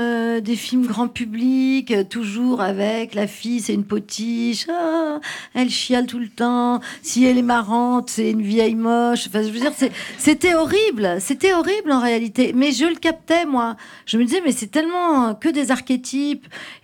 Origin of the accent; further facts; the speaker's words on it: Rouen, Normandy, France; comme on vient de Rouen tous les deux